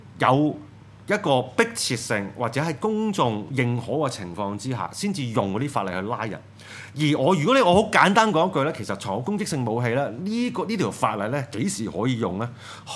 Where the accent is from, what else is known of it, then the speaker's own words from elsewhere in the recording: Hong Kong; 因為 始終我哋香港人咧係可以接受